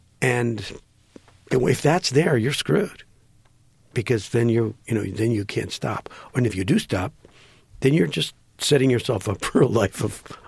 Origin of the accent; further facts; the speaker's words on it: Green Bay, Wisconsin, United States; I grew up in Green Bay, Wisconsin.